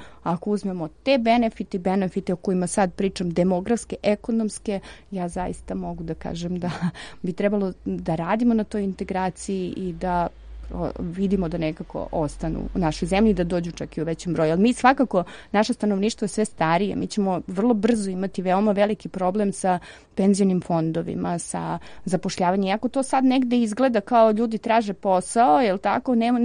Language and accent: Serbian; Serbia